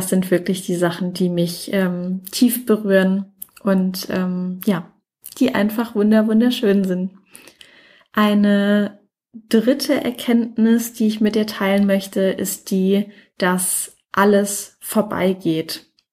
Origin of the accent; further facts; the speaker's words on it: Mannheim, Baden-Württemberg, Germany; Ich komme ja ursprünglich aus Mannheim.